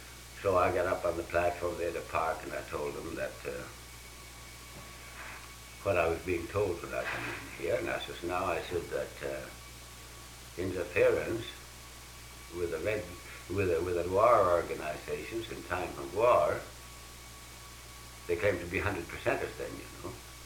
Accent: Joplin, Missouri, United States; we were supposed to have in my hometown, Joplin, we were supposed to have Red Cross, was to serve us dinner.

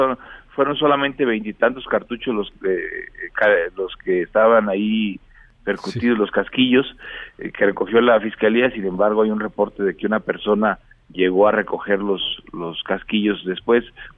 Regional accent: Morelia, Michoacán, Mexico; also born or lived in Tepalcatepec; Yo, aunque nací en Tepalcatepec, toda mi vida he vivido en Morelia, desde los 6 años, aquí estudié la primaria, la secundaria, la preparatoria, así es que soy más moreliano que de allá

